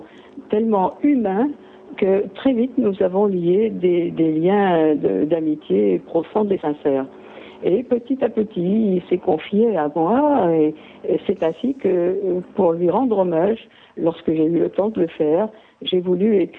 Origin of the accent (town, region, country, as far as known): Antibes, Provence-Alpes-Côte d'Azur, France; born or raised there; also born or lived in Oran